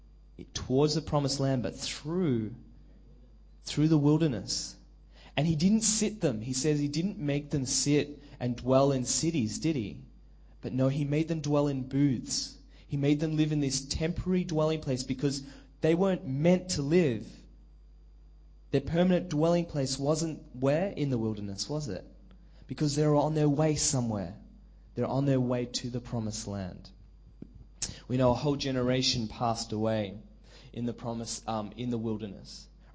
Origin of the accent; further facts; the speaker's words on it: Australia; I was like, oh, don't worry about that. I'm from Australia. I'll just go camp.